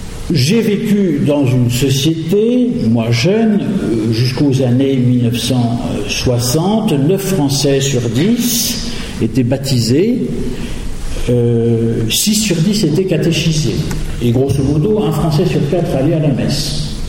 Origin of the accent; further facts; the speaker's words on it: France; mon propos sera sans doute marqué par le fait que je suis français.